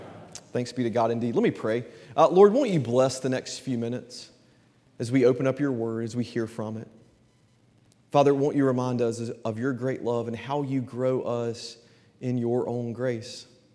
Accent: Southeast, United States; It'll be important for you to remember that I'm originally not from the Pacific Northwest. I'm from the Southeast, and as any 14-year-old boy in the Southeast will tell you

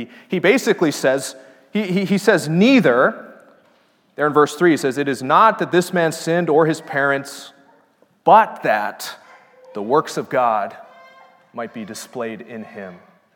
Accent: Hawaii, United States; moved away as an adult; Knox had mentioned that I grew up in Hawaii, and my wife and I just moved from Hawaii about a year and a half ago

